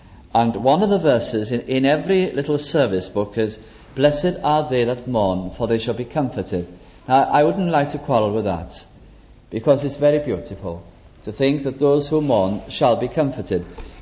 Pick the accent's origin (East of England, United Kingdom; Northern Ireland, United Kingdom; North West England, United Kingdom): North West England, United Kingdom; Bolton; I was brought up in Bolton in Lancashire.